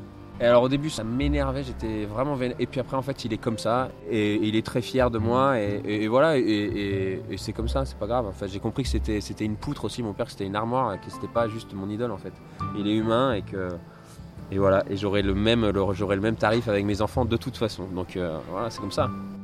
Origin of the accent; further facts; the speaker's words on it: Nice, Provence-Alpes-Côte d'Azur, France; tu restes à Nice, parce qu'on est de Nice.